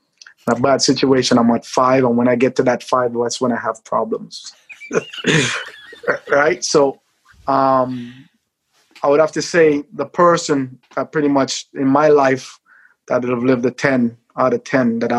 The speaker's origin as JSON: {"language": "English", "country": "Jamaica", "tie": "born or raised there", "said": "I grew up in Jamaica. I mean, you know, the faith, we love things. I grew up with my grandma for many years as a child, when my mom was here building stuff for us."}